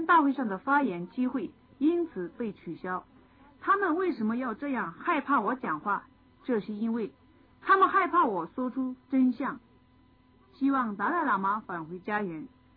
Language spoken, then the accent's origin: Chinese; China; 不仅需要我们中国人的努力